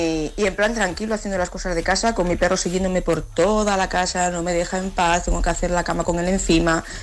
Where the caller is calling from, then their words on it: Santander, Cantabria, Spain; de Santander